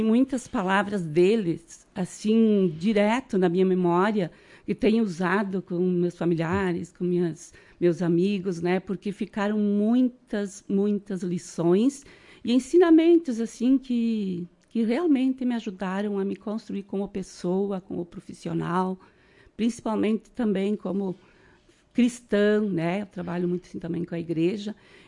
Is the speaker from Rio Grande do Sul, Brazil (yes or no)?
yes; Marau, Rio Grande do Sul, Brazil; Eu sou natural de Marau, nasci aqui na comunidade de São Paulo da Cruz, nasci e me criei ali